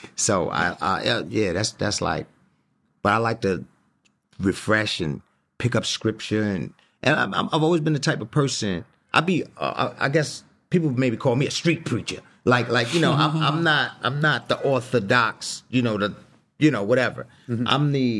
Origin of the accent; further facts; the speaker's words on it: New York, United States; And see, here's the thing about growing up in New York, especially in the era and time when we did. You know, when I grew up, my older brothers, I'm the youngest